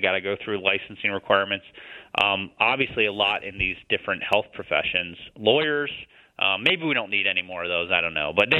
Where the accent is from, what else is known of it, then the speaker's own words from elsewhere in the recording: Illinois, United States; now in Michigan, United States; Where I grew up in Illinois, no license to build decks.